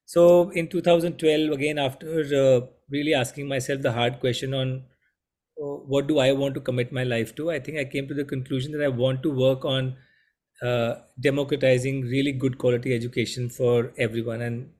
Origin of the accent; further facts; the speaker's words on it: India; I'm growing up in India. I come from a middle class, lower middle class family.